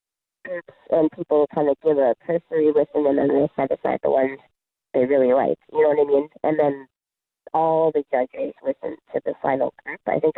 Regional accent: Duluth, Minnesota, United States; And I guess then when I moved back to my hometown of Duluth, Duluth, Minnesota has a really vibrant, Duluth, Minnesota has a really vibrant music scene.

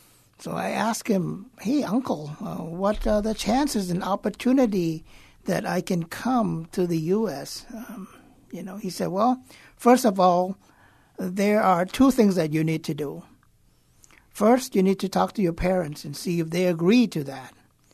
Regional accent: Thailand; English is a second language; now in United States; when you were young as a kid that's growing up in Thailand, of course, you've seen a lot of great things about U.S. of A's.

